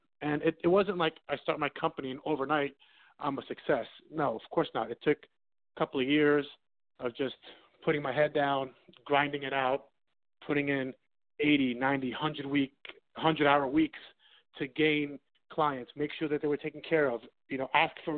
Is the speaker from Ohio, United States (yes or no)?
no; New York City, New York, United States; now in Las Vegas, United States; I'm originally from New York City.